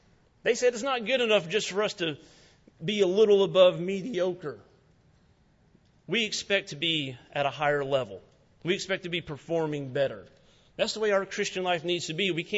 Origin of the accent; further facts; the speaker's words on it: South Carolina, United States; Growing up in the state of South Carolina and being a Gamecock fan